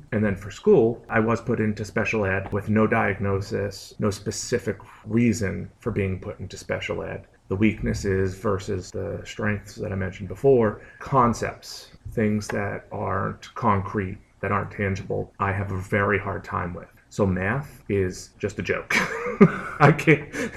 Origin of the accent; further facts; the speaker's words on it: Boston, Massachusetts, United States; So my personal history, I grew up on the South Shore of Boston.